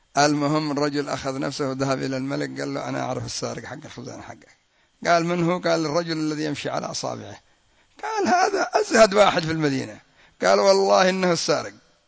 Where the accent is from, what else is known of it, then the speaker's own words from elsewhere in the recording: Yemen; قالوا 10,000 قد وصلوا عندنا في اليمن